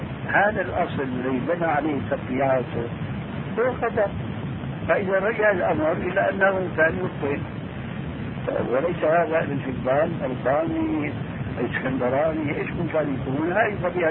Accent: Syria; الجواب كما يقولون ايضا عندنا في الشام ما بيكشف الخدم

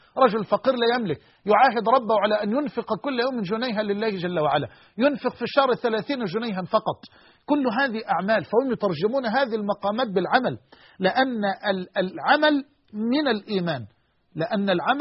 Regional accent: Egypt; وأسأله أن يجعل بلدنا مصر أمنا أمانا

